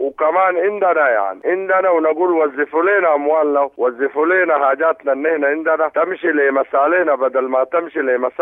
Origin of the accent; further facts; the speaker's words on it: Sudan; نحن سودانيين